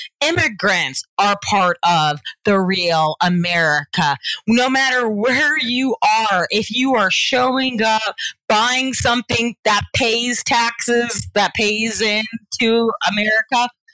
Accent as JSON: {"language": "English", "region": "Georgia", "country": "United States", "said": "I'm from the South. Okay. Okay. So I'm from the South, Georgia."}